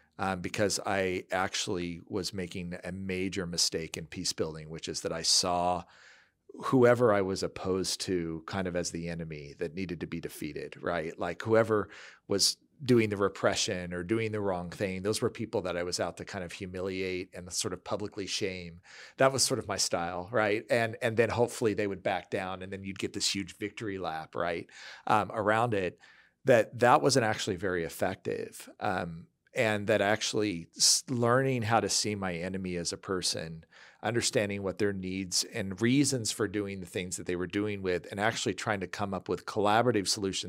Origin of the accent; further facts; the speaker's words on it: Midwest, United States; I also just was a strange child in a fairly kind of country conservative family growing up in the Midwest.